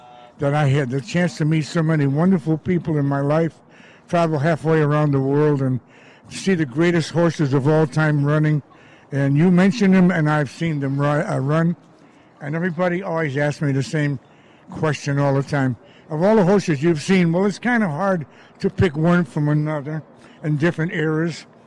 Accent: Greenwich, New York, United States; born there; every time I see you, it reminds me of where I was born in Greenwich, New York

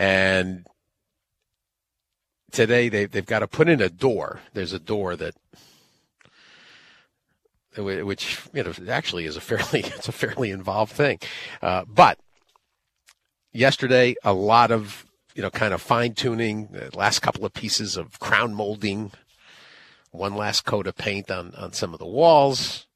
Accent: Connecticut, United States; I grew up in Connecticut, and that, 20 years here.

